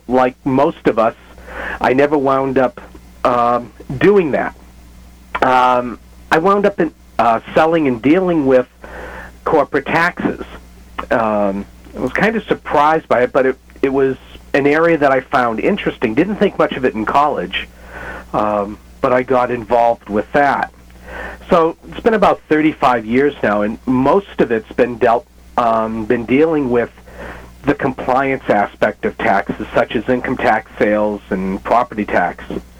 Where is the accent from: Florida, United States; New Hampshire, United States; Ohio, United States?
New Hampshire, United States; moved away as an adult; now in California, United States; Well, you know, I grew up in New Hampshire, but I've lived in California for over 30 years now.